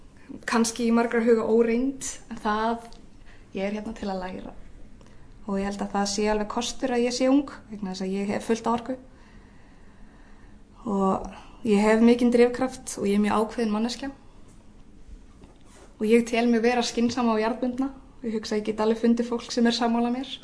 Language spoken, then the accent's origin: Icelandic; Þingeyri, Westfjords, Iceland; born there; ég fætt á Þingeyri í Dýrafirði og ég í háskólanámi, ég í kennaraháskólanum á fyrsta ári